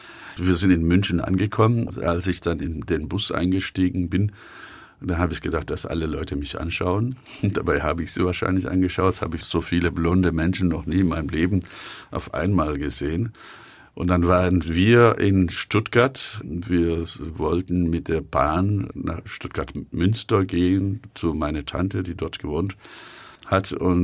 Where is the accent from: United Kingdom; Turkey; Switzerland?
Turkey; Kayseri, Kayseri Province; also ich komme auch aus Kayseri. Kayseri ist ja so ein Schwabenstaat der Türkei.